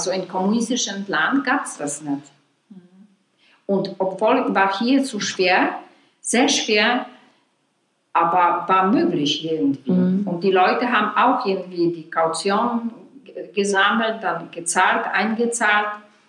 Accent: Poland; German is a second language; ich bin eine Polin

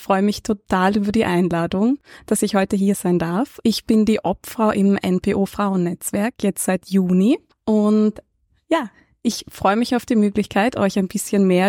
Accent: Gmünd, Carinthia, Austria; Ich bin in Kärnten aufgewachsen, hatte eine wunderbare Kindheit im schönen Gmünd, also wirklich am Landland. Bin in einer total liberalen Familie aufgewachsen, mit einem Bruder, mit ganz vielen Cousinen und Cousins

